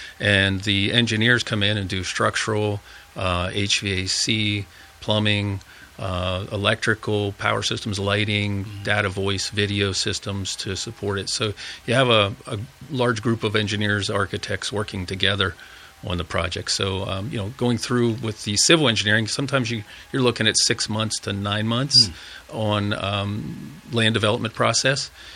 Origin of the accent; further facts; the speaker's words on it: Pennsylvania, United States; Yes, I grew up here in Bedford County.